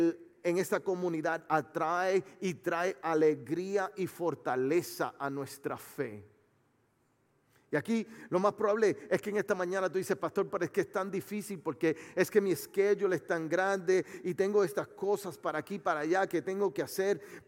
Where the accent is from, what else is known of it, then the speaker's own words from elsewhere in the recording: Puerto Rico; also born or lived in Florida; now in Texas, United States; Cuando llegamos aquí a Texas, nosotros no somos de aquí, somos de la Florida, originalmente de Puerto Rico. Y cuando llegamos aquí a Texas, llegamos el 31 de diciembre del 2022.